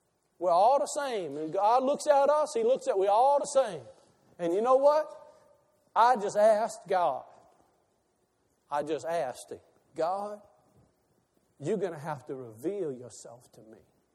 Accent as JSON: {"language": "English", "town": "Buras", "region": "Louisiana", "country": "United States", "said": "No, I'm just from Buras, Venice. I'm from the bayou. I'm born to a fisherman. Do you understand that? I'm four-generation fisherman. My education is Boothville Venice High School."}